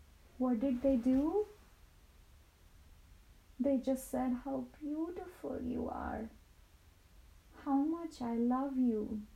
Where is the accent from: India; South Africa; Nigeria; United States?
India; and I come from India and we have really loving families.